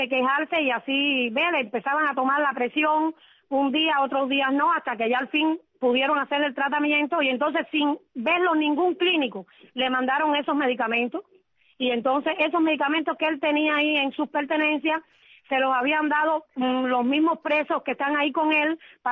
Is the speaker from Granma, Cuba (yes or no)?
no; Caibarién, Villa Clara, Cuba; No, yo soy de Caibarín.